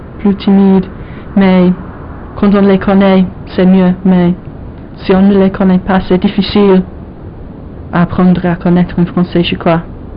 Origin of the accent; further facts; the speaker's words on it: England, United Kingdom; French is a second language; now in France; Les Français savent tout de suite que je suis anglais.